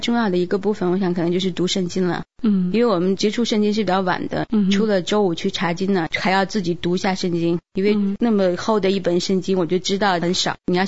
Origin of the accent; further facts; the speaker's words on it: China; now in United States; 刚开始就想觉得我们都是中国人嘛，虽然远渡重洋来到美国